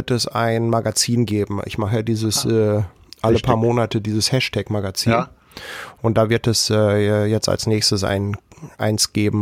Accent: Germany; Man ist da als Deutscher schon fast ein bisschen peinlich berührt, weil man genau weiß, ich bin selber nicht so.

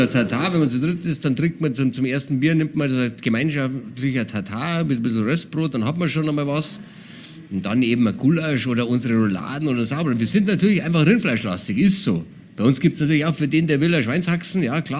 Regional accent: Bavaria, Germany; Ich komme eigentlich aus dem Allgäu. Meine Familie kommt aus dem Allgäu, aus Nesselwang im Allgäu

